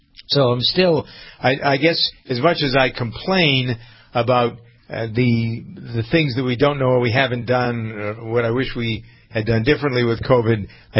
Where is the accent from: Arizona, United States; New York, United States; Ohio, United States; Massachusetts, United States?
Massachusetts, United States; Framingham; born or raised there